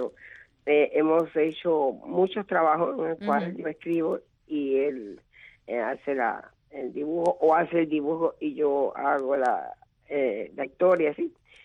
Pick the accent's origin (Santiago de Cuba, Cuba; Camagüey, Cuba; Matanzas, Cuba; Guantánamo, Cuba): Guantánamo, Cuba; trabajé en mi pueblo, en Guantánamo, muchos programas de radio, muchos.